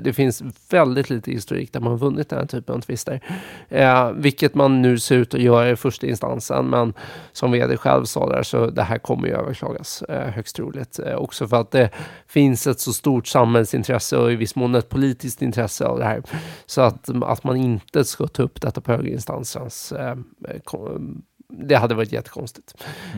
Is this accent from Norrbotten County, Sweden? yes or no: no; Gothenburg, Västra Götaland County, Sweden; jag inser att jag pratar lite stockholmska. Men jag är ju från Göteborg, så att, jag är ju till och med mer Göteborg än vad du är.